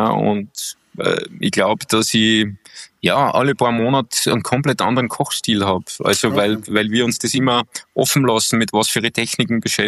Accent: Bad Ischl, Upper Austria, Austria; Und man muss halt zu meiner Heimat sagen, du hast es ja schon erwähnt, Bad Ischl hat eine monarchische Historie

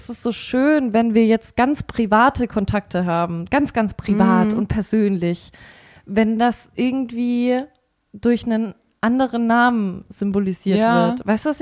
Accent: Bavaria, Germany; Und ich komme aus dem Frankenland, ja.

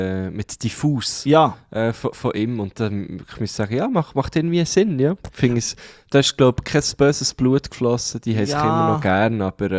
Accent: Thun, Bern, Switzerland; also ich trete schon noch gerne in Thun auf, aber es bringt mir jetzt nicht sehr viel, die ganze Zeit in meiner Heimatstadt aufzutreten.

